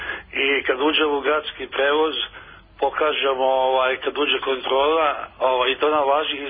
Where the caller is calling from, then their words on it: Mladenovac, Belgrade, Serbia; Ja sam iz Mladenovca